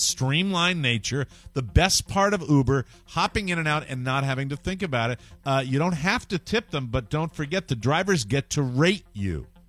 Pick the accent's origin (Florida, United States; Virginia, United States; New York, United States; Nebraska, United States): Florida, United States; in Fort Walton Beach, Florida, my home state.